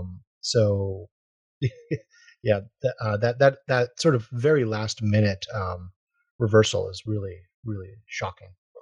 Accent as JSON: {"language": "English", "country": "United States", "said": "I'm an American, and we're getting used to that this week."}